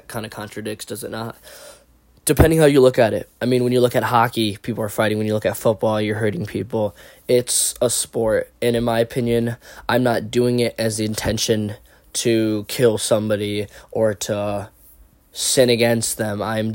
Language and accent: English; Milwaukee, Wisconsin, United States; I am 17 years old. I am from the Milwaukee, Wisconsin area.